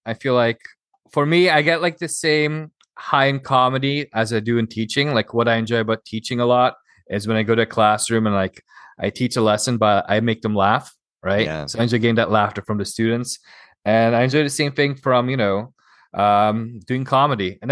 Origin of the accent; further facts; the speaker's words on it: Toronto, Ontario, Canada; Yeah, I'm from Toronto.